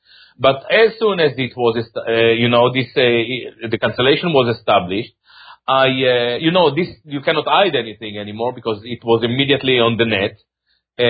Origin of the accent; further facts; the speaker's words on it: Israel; accent: Israeli; now in United Kingdom; to give my Israeli accent, you know, some extra power